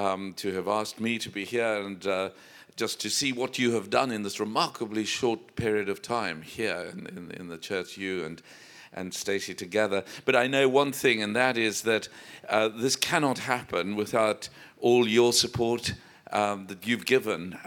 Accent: South Africa; Well, I grew up in South Africa in very harsh times.

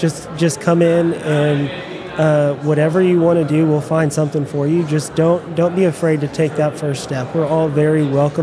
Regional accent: Arkansas, United States; I grew up here in Northwest Arkansas, so this is my home. I'm one of the few that can actually say that.

